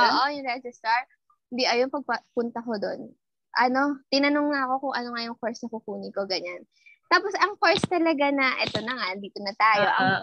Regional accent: Calabarzon, Philippines; now in Manila, Philippines; Since province girl ako, from Laguna ako, tapos turn into city girl, Manila girl.

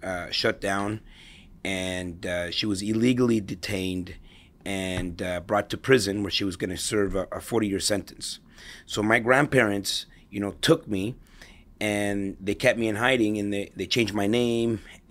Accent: El Salvador; And the reason for that is because I came from El Salvador, war-torn country.

